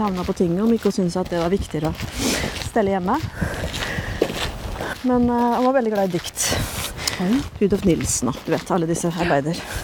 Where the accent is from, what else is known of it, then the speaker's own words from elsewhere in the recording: Torsnes, Østfold, Norway; Fra Tasse. Født og oppvokst I Holm.